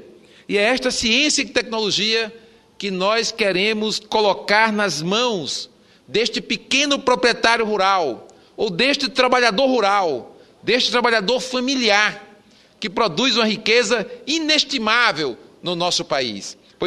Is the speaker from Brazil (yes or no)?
yes; Northeast Region, Brazil; Eu sou do Nordeste.